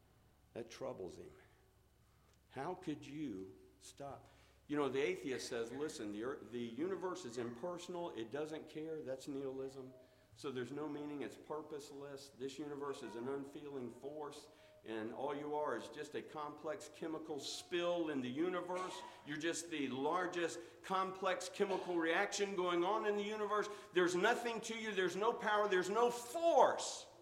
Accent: Plant City, Florida, United States; I remember when I was growing up in Plant City, Florida, I'd see those signs, see those bumper stickers, God is my co-pilot.

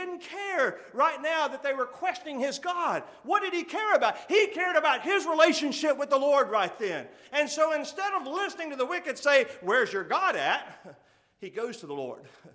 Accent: Texas, United States; I don't know if it's because I'm a Texan or what it is

